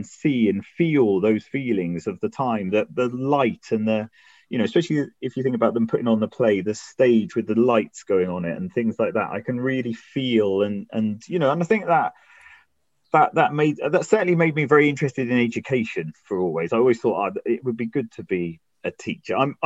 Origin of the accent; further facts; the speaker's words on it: Lee-on-the-Solent, South East England, United Kingdom; also born or lived in Portsmouth; brought up on the coast in a place called Leon Solent, which is between Portsmouth and Southampton.